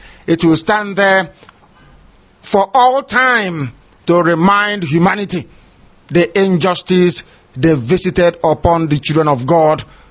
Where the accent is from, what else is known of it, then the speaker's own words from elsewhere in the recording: Afaraukwu, Abia, Nigeria; I am from Afaruku myself in Ibeku.